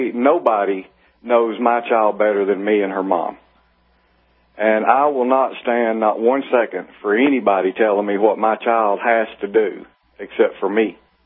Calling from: Burnet, Texas, United States; I'm calling from Burnett.

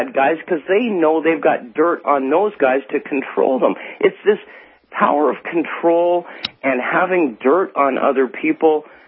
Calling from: Canada; Like, I'm calling from Canada.

